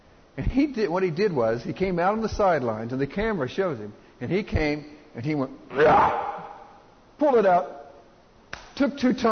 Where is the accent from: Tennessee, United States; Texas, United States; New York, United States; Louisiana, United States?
Texas, United States; But I grew up in Texas, and years and years ago when I was little